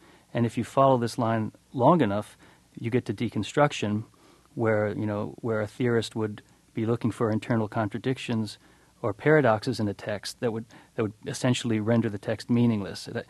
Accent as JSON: {"language": "English", "country": "United States", "said": "I couldn't, being an American born in 1960, and I kind of wished I could."}